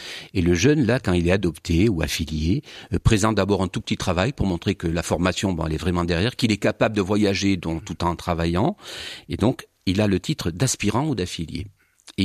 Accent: Occitanie, France; accent: Languedoc; Vous devinez à mon accent que moi je serais plutôt Languedoc.

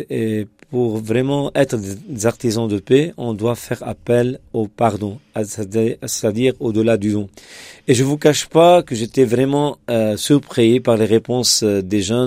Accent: Lebanon; D'accord, donc je viens du Liban, c'est un pays francophone, mais dans un monde arabe. Et en même temps, je fais partie de la communauté des pères antonins

